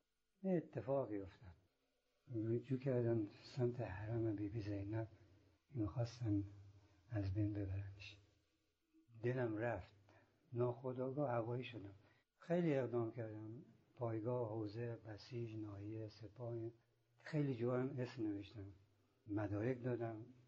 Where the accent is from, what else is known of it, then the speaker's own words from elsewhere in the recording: Afghanistan; now in Iran; گفتن تازه از افغانستان اومدم، مدرک ندارم و میخوام برم.